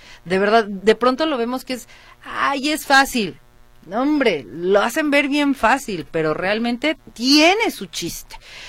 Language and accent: Spanish; Mexico; fuera de que soy mexicana, del orgullo que tengo y demás.